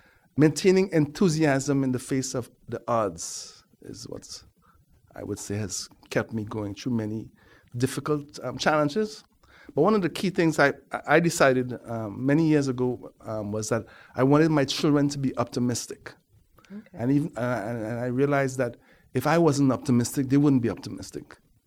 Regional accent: Port of Spain, Trinidad & Tobago; But I grew up in George Street in Port of Spain, which is actually sort of like the hub of concentrated poverty in Port of Spain.

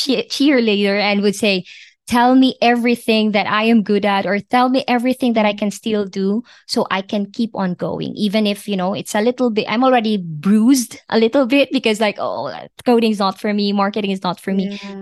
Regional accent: Philippines; because I came from the Philippines, and it is not a secret that there is a lot of poverty and struggles in the Philippines.

